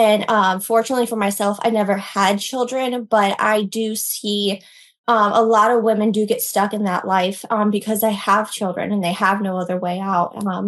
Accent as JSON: {"language": "English", "region": "Ohio", "country": "United States", "tie": "born or raised there", "moved": "as an adult", "lives_now": "North Carolina, United States", "said": "I was actually born and raised in Ohio, and I moved to North Carolina when I was 18."}